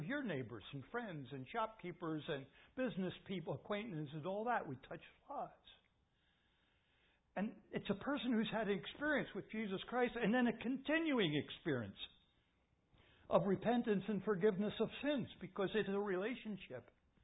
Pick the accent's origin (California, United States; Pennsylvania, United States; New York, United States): Pennsylvania, United States; Philadelphia; Because I'm from Philly.